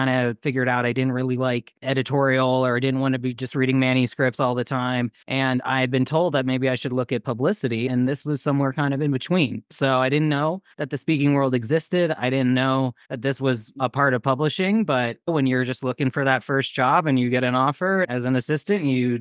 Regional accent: Midwest, United States; No, I grew up in the Midwest most of my life, but I spent 12 years on the East Coast and now I've been 11 years on the West Coast. So I'm a little bit from everywhere now.

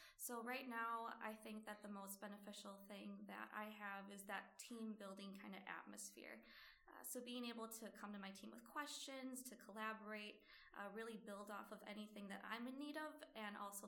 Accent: Hartford, Wisconsin, United States; So growing up in Hartford, Wisconsin, it's about 40 minutes away north from Milwaukee. I grew up in that kind of small town and came down to Milwaukee to always visit friends and family.

